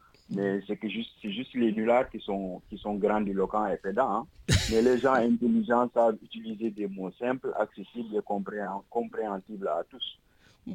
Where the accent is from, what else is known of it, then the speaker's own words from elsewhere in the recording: Dakar, Senegal; Surtout quand on vient du Lumpel prolétariat